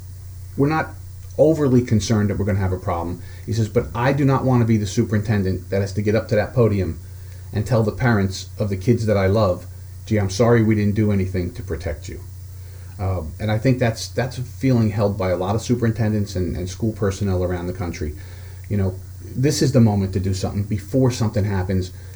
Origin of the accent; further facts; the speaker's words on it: New Jersey, United States; Remember, we're from Jersey.